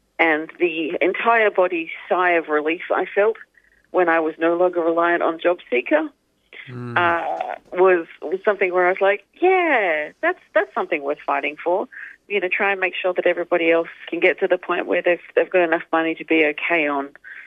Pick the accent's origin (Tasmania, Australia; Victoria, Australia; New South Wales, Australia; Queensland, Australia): New South Wales, Australia; Newcastle; I'm from Newcastle, darling.